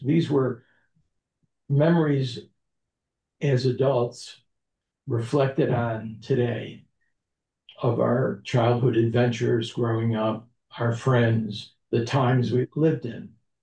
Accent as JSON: {"language": "English", "town": "Rochester", "region": "New York", "country": "United States", "tie": "born or raised there", "said": "when I was a child of 6 years old growing up in Rochester, New York, and it was Christmas time. And of course, we did not celebrate Christmas at our home. We celebrated Hanukkah."}